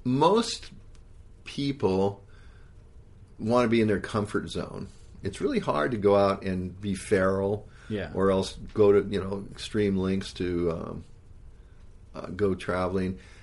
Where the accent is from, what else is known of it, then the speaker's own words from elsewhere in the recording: Hawaii, United States; I think growing up in Hawaii, Hawaii's got great surf.